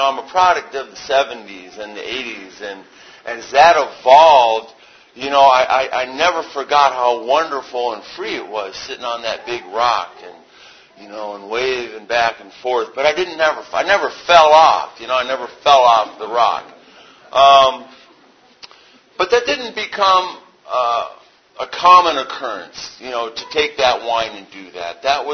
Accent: Detroit, Michigan, United States; born there; also born or lived in Africa; I was born in Detroit in the late 50s. I'm 51.

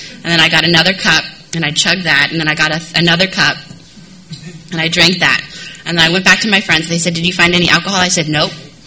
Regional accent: San Diego, California, United States; So I was born October 21st. I grew up here in San Diego. I grew up in Scripps Ranch.

